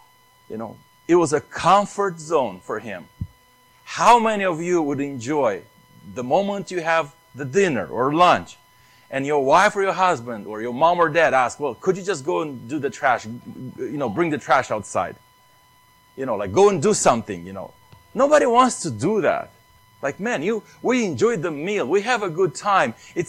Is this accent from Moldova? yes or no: yes; Moldova; English is a second language; moved away; I was born in Moldova. You know, there's nothing probably, you know, the way I grew up in my country that is in this church